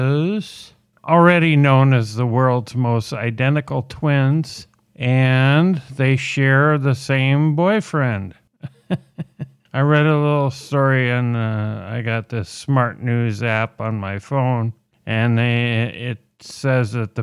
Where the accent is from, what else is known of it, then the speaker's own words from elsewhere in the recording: Minnesota, United States; They are from Minnesota, my home state.